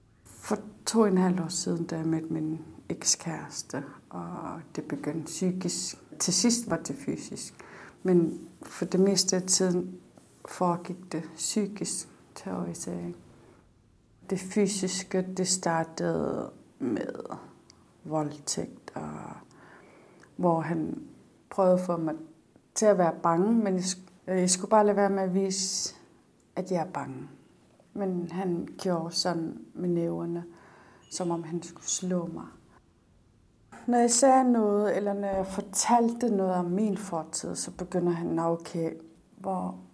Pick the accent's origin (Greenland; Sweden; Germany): Greenland; Maniitsoq, Qeqqata; Jeg kommer fra Grønland, jeg kommer fra Maniitsoq, og jeg er 30 år gammel. Jeg er født og opvokset i Maniitsoq, og jeg er vokset op med mine bedsteforældre.